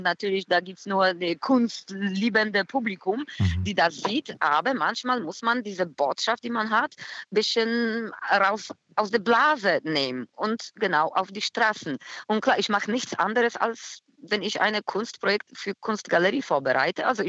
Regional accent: Poznań, Greater Poland, Poland; sie war aus Poznań, meine Heimatstadt, Posen.

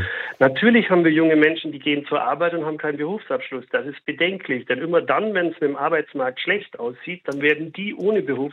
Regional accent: Augsburg, Bavaria, Germany; Wenn ich in die Nachbarstadt Augsburg gehe, meine Heimatstadt

